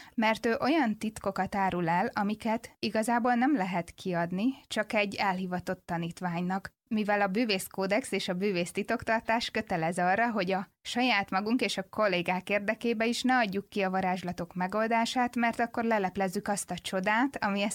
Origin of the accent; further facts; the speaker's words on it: Ravazd, Győr-Moson-Sopron, Hungary; Egy kicsi faluban nőttem fel, Pannonhalma mellett Ravaszdon